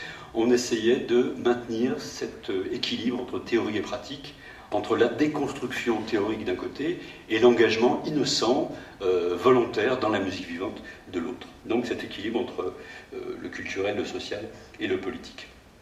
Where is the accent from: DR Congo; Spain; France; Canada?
France; Provence-Alpes-Côte d'Azur; ce qu'on appelle le baletti chez nous en Provence, ou le bal sauvage